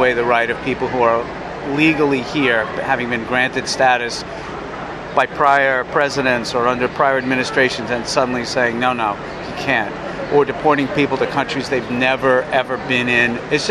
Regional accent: New York, United States; now in Philadelphia, United States; I'm a New Yorker, although we live in Philadelphia. … by the way.

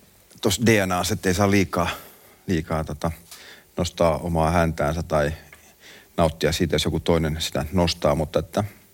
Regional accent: Tammisaari, Uusimaa, Finland; also born or lived in Lappeenranta / Sodankylä; me muutettiin sieltä Hyvinkää, Tammisaaresta Lappeenrantaan ja Lappeenrannasta Sodankylään. Lappeenrannassa mä kävin ensimmäisen luokan, sitten mä kävin Sodankylässä toisen luokan.

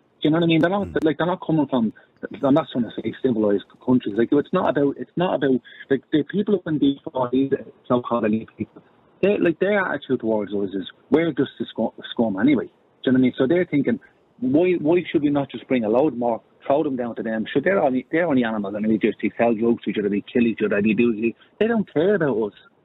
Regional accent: Drimnagh, Leinster, Ireland; I'm from Drimnagh on my life, and I live in Cumberland now.

